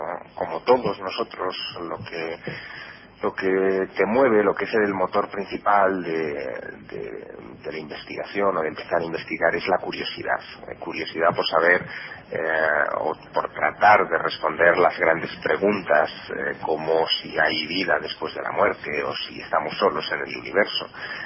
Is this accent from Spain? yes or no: yes; Teruel, Aragon, Spain; born there; also born or lived in Vinaroz, Spain; en el área de Teruel, que es donde, sí, donde yo nací. Y después, ya cuando pasé 3 años viviendo en Vinaroz, en Castellón